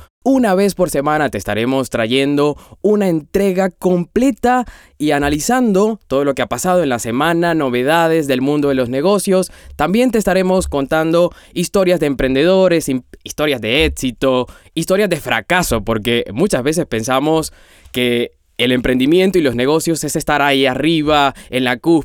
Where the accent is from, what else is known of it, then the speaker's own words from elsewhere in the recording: Colombia; now in Buenos Aires, Argentina; voy a estarlos acompañando en cada entrega de Nego. Soy colombiano, de 32 años, actualmente vivo en Argentina, en Buenos Aires.